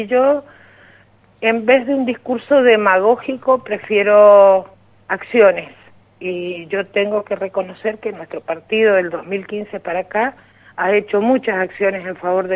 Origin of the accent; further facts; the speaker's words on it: Luján, Buenos Aires Province, Argentina; yo soy de Luján.